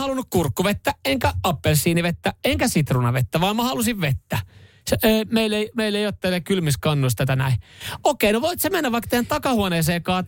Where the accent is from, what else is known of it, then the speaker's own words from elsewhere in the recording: Vantaa, Uusimaa, Finland; mä olen viettänyt koko nuoruuteni Myyrmään Red Onionissa